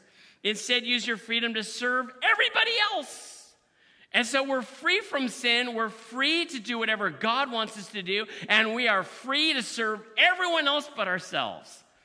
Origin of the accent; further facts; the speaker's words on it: United States; because I grew up in the United States, and my view of freedom has always been, you know, freedom and liberty.